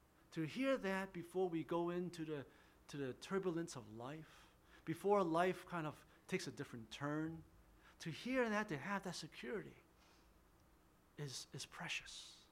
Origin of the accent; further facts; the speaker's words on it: United States; Now, I can say this without being misunderstood as a racist because I am Asian American, okay?